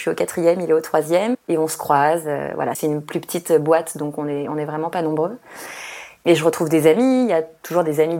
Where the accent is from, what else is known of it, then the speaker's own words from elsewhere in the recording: France; oui, je suis française.